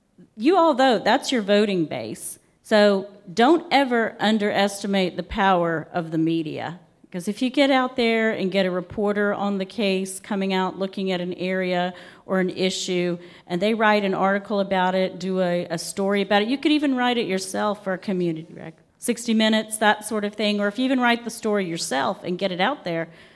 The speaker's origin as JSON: {"language": "English", "country": "United States", "said": "I come from Dystrumpia, otherwise known as the US."}